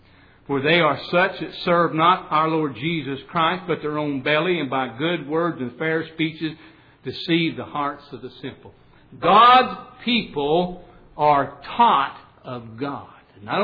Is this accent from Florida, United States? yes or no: no; Utah, United States; I grew up out in the Rocky Mountains. I grew up out in the state of Utah. Grew up a Mormon.